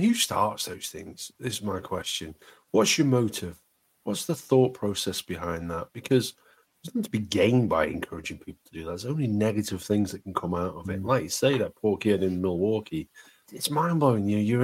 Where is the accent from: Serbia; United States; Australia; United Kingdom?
United Kingdom; because we're polite folks like that, because we're very British.